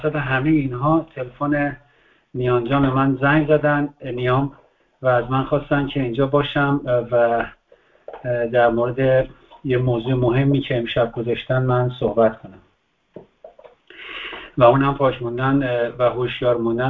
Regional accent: Tehran, Tehran Province, Iran; born there; اینها آمدن ایران، آمدن تهران که یک زندگی مجدد متفاوتی داشته باشه و من اولین توفیه شهرشونم توی شهر به دنیا آمدم. قبل از من همه روستازادن

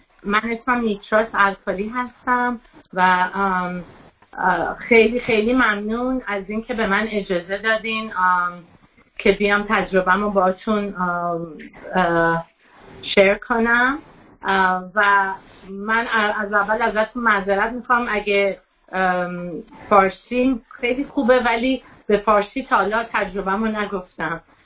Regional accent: Tehran, Tehran Province, Iran; born there; من تو تهران به دنیا اومدم توی خانواده 7 نفری

